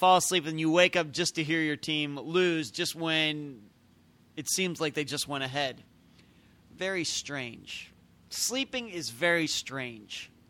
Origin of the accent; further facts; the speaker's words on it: Pennsylvania, United States; That was a little weird compared to like growing up in Pennsylvania, where I was used to going to school just September through May.